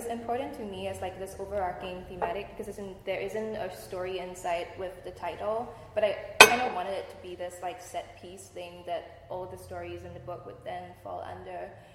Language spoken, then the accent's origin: English; Singapore; I'm not sure that for me being a Singaporean is actually so different from being the citizen of a city